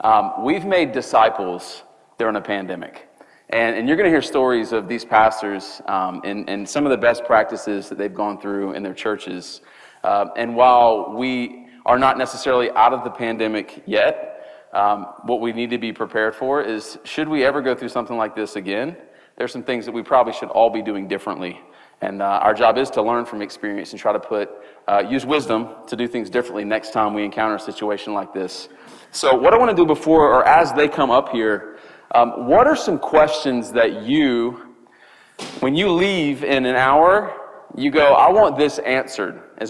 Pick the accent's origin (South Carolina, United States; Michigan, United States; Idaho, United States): South Carolina, United States; Charleston; the church that God had called us to plant back in Charleston, which is my hometown